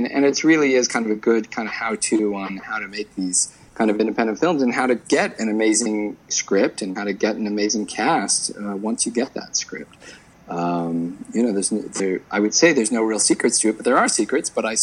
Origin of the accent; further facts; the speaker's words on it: Omaha, Nebraska, United States; I'll be in Omaha and Lincoln for those screenings. It's my hometown, but.